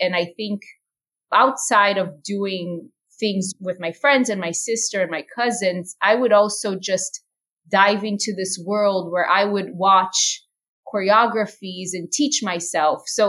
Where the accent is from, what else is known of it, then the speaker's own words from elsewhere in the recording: Brazil; growing up in Brazil, music and dance are such big parts of our culture.